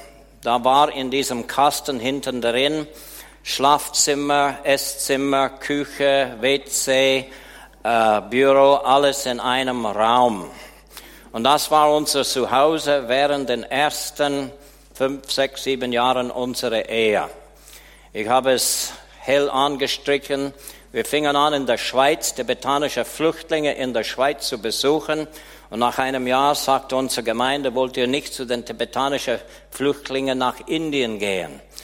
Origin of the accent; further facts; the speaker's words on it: Canada; Das war für mich als Kanadier ein Umgießen. Ich habe für kanadische Verhältnisse ziemlich spät geheiratet.